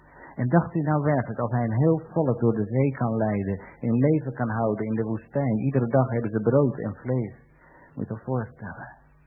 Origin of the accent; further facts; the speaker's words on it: Netherlands; Voor ons als Nederlanders zijn ze heel erg hoog.